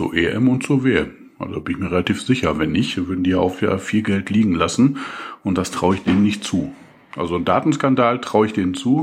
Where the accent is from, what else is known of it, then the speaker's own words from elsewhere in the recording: Germany; also schön weit rauslehnen als Deutscher.